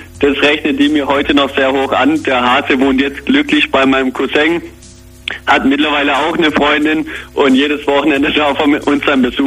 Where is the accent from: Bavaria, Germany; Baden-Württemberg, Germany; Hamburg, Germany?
Baden-Württemberg, Germany; Schwieberdingen; Ich komme aus dem überschaulichen und schönen Schwieberding bei Ludwigsburg.